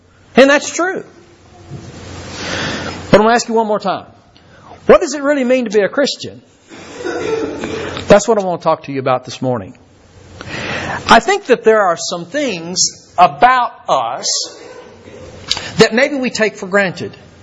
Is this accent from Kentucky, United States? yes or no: yes; Louisville, Kentucky, United States; also born or lived in Lebanon; I was born in Lebanon, Kentucky, raised there until about third grade. Then my dad got a job in Louisville and spent the rest of my time growing up in Louisville.